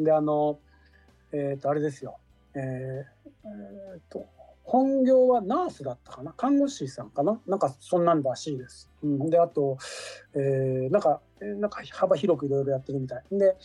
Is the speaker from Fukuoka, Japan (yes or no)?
yes; Fukuoka, Japan; 私福岡出身なんで